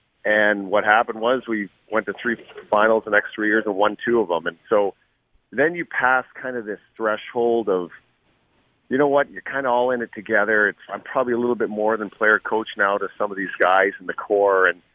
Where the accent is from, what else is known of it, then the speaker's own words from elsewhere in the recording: Canada; especially when I'm a Canadian